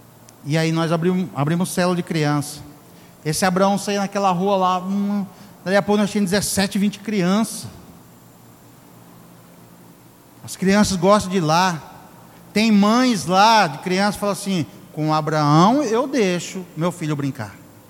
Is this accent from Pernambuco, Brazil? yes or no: yes; Exu, Pernambuco, Brazil; Mas eu nasci em Exu, Pernambuco.